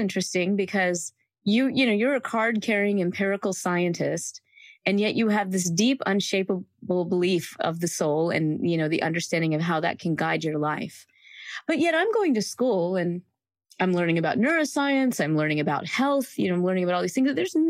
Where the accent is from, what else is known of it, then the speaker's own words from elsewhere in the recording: the South, United States; I grew up in the South and I've always loved to sing.